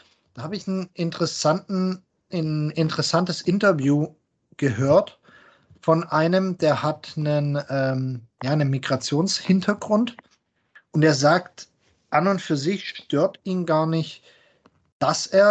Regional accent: Baden-Württemberg, Germany; accent: Swabian; normalerweise rede ich ein bisschen schwäbischer und ich merke es bei manchen Worten, wo ich dann bemüht bin, so halbwegs Hochdeutsch zu sprechen.

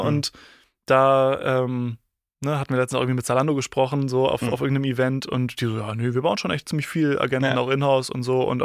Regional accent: Munich, Bavaria, Germany; ich komme aus München

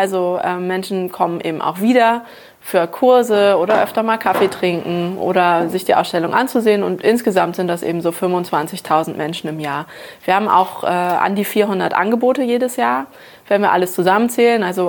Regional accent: Brake, Lower Saxony, Germany; Ich komme aus der Wesermarsch. Ich komme aus Harriawurp bei Brake. Das ist ein kleines Dörfchen, gehört zur Stadt Brake.

